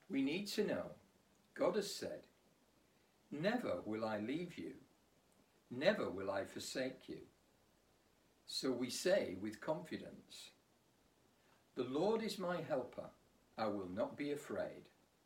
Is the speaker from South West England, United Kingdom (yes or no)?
no; Scotland, United Kingdom; born there; Maybe it's because I was born in Scotland.